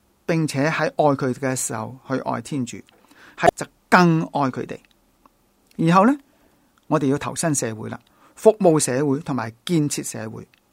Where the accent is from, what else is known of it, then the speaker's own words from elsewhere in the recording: Hong Kong; 我们是香港人，要扎根在香港，所以没有特别的缘故呢，我们不会移民的，因为这个是我们的家。我们是中国人，我们的根在中国，我们的文化在中国